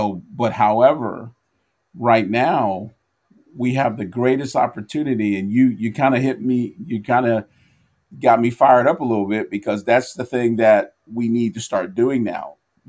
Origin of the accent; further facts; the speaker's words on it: New York, United States; So in my town in New York, even though I'm from New York, I was born in New York, but in my town, all the Black families were either from Georgia, North Carolina, South Carolina, Florida